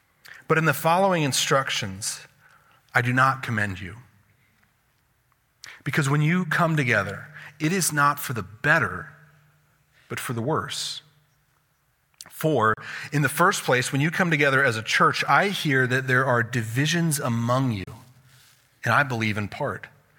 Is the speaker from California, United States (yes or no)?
no; Colorado, United States; I grew up in Colorado, and it's a higher elevation